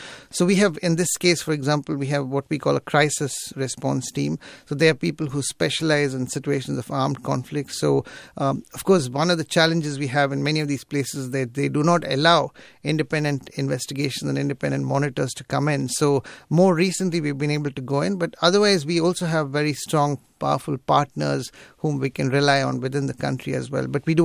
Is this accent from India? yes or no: yes; India; Yeah, I was born in India. I'm an Indian citizen. And I grew up rather during sort of tumultuous times in the country